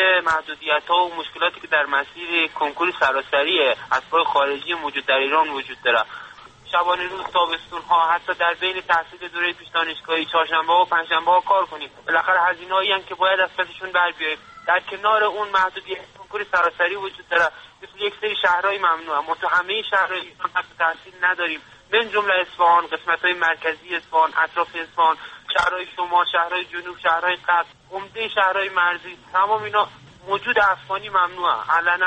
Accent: Afghanistan; now in Iran; من چون افغانی هستم حق تحصیل ایرانی را ندارم.

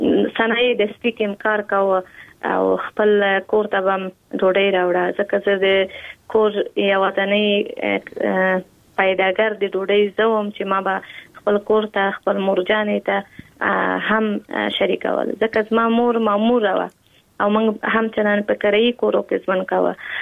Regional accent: Kabul, Afghanistan; په کابل کې زیږیدل یم په کابل کې لوی شوم په کابل کې مو تحصیلات

